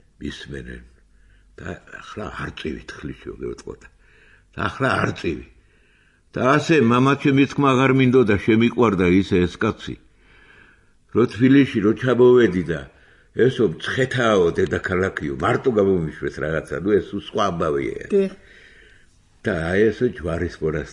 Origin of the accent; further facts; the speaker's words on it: Batumi, Adjara, Georgia; ბათუმელები ვარ მე